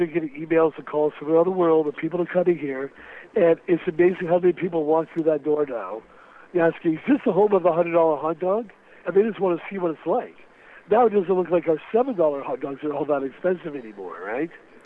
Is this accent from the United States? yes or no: no; Ottawa, Ontario, Canada; also born or lived in Montreal, Canada; I spent a couple years in Montreal. Ottawa's my hometown.